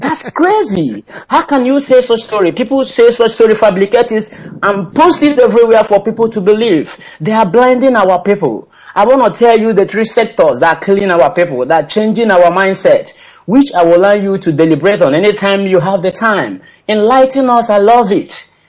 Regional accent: Owerri, Imo, Nigeria; now in Thailand; calling from Thailand. I hail from Owerri, Imo State in Biafra land.

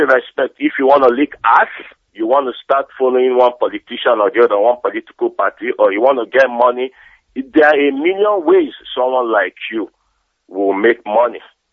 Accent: Lagos, Nigeria; I was born and bred in Lagos.

